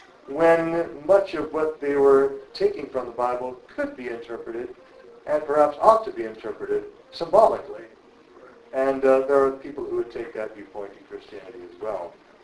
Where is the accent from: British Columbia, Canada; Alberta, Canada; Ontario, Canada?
British Columbia, Canada; Vancouver; the community that I grew up in Vancouver, when I was a child.